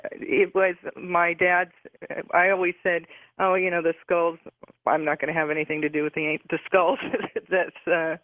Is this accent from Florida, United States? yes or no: no; San Pablo, California, United States; born there; I was born in San Pablo, California.